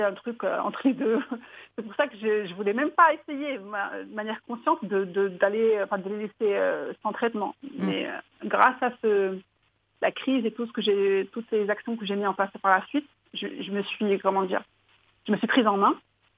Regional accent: Casablanca, Casablanca-Settat, Morocco; now in Madrid, Spain; Donc je suis à Madrid depuis 2003. J'ai quitté Casablanca pour Madrid en 2003

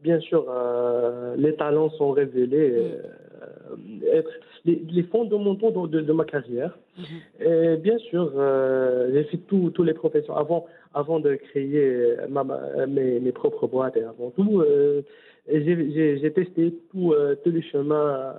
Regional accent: Casablanca, Casablanca-Settat, Morocco; Donc, c'est une grande ville. Donc, je suis de Hey Mohamedi.

